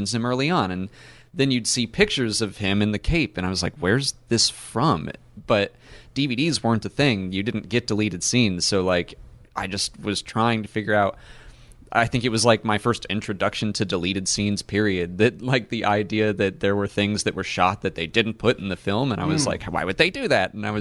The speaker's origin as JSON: {"language": "English", "town": "Atlanta", "region": "Georgia", "country": "United States", "said": "So, I'm from Atlanta, and in 1996, the Olympics were there."}